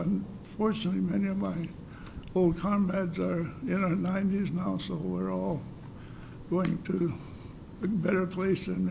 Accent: Seattle, Washington, United States; born there; I was born in Seattle and still live there.

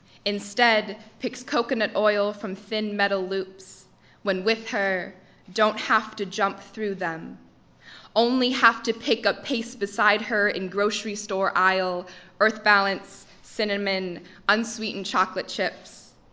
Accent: Chicago, Illinois, United States; I'm from Chicago, Illinois.

